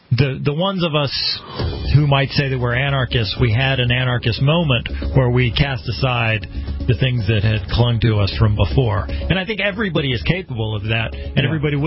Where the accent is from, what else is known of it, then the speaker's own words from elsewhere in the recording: United States; We were all born and raised in America